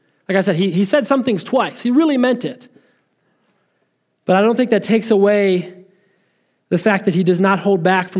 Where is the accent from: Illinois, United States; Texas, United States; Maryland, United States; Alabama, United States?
Illinois, United States; Chicago; Many of you know, I'm from Chicago, big old Bears fan, the Bears.